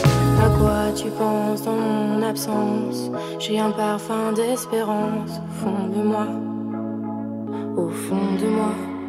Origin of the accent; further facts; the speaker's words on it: Belgium; now in Paris, France; j'ai 23 ans. J'habite à Paris, je suis belge.